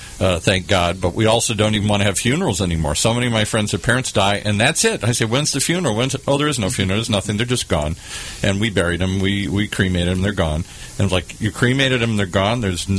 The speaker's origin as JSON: {"language": "English", "country": "Ireland", "said": "I'm Irish."}